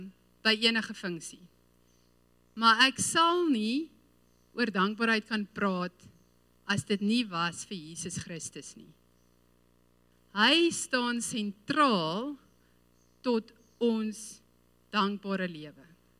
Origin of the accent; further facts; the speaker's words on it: Free State, South Africa; Ek het groot geword in die Vrystaat en ons het op 'n plot gebly buite die dorp.